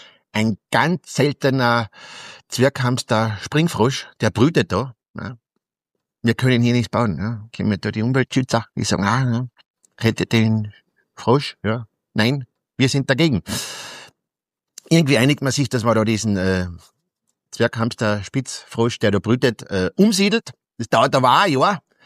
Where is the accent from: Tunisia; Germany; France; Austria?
Austria; Bei uns in Österreich, was bauen, ich meine, seien wir uns doch ehrlich, dann ist es in Österreich schon mit kleinen Bauprojekten schwer.